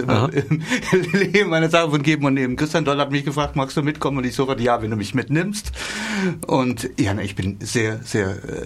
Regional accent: Saxony, Germany; für dich als Schweizerin mag das vielleicht noch leichter sein als für mich als Sachsen. Also ich habe da noch viel mehr Probleme.

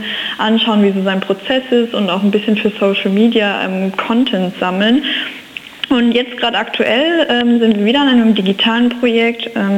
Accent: Ettlingen, Baden-Württemberg, Germany; Also ich komme ja aus Ettlingen, also ich bin gar keine Pforzheimerin

